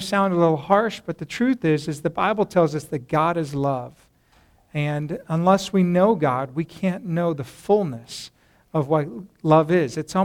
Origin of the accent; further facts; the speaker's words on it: Colorado, United States; I grew up in Colorado, and we've been apart for ages.